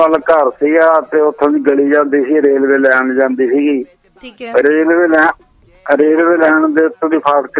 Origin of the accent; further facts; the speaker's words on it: Sadoha, Punjab, India; ਪਿਛਲਾ ਮੇਰਾ ਪਿੰਡ ਹੈਗਾ ਸਦੋਹਾ, ਪਿਛਲਾ ਪਿੰਡ ਮੇਰਾ ਕਣਕ ਵਾਲ ਹੈ।